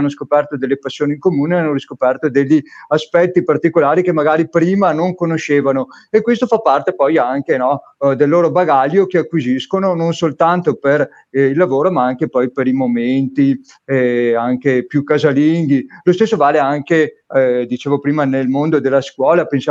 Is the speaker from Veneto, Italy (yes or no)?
yes; Veneto, Italy; io sono del Veneto